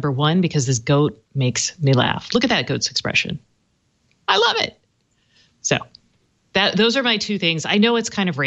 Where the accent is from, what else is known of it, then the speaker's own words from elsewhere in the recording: the South, United States; I love coleslaw. I'm from the South, so it's not weird.